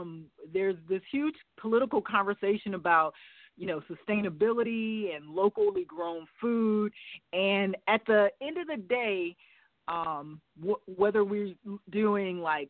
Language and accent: English; Detroit, Michigan, United States; because I'm from Detroit, eating out of bags, cans, and boxes